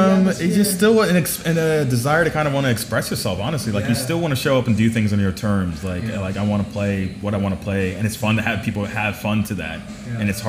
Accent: Atlanta, Georgia, United States; I'm from Atlanta, for the listeners out there.

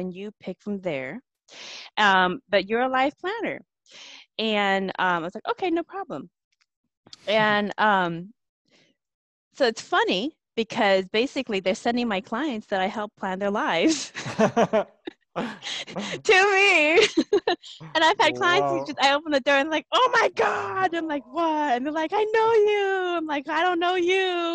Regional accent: Laos; I'm from the Hmong tribe of Laos, and we have our belief system about these folklores as well.

